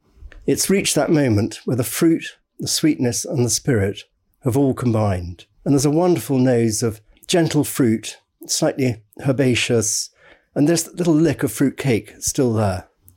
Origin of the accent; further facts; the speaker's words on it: South West England, United Kingdom; We were very fortunate growing up in Devon.